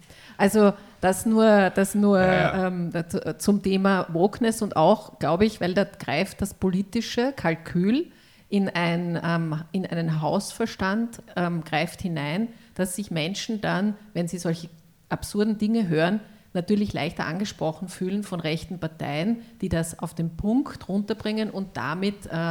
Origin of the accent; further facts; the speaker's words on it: Styria, Austria; now in Vienna, Austria; ich komme ja aus der Steiermark und bin ja in Wien eine Zurgraste